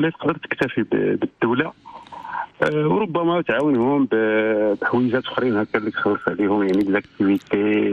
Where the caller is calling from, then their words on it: Rabat, Rabat-Salé-Kénitra, Morocco; أنا الرباط.